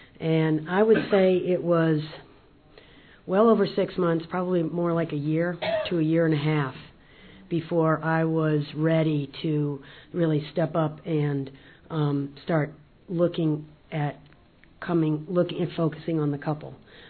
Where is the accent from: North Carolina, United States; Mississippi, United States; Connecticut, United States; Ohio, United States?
North Carolina, United States; Asheville; I'm from Asheville, North Carolina.